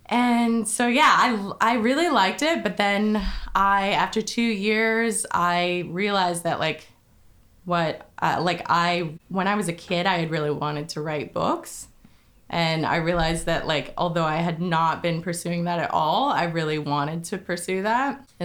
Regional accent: Murfreesboro, Tennessee, United States; moved away as an adult; So I grew up in Murfreesboro and I just wanted to like study. I loved movies, so I wanted to like be in the movie business. So I moved to LA.

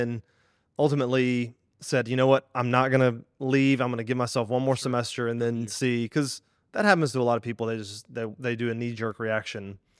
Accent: Memphis, Tennessee, United States; I grew up in Memphis, Tennessee, went to private school.

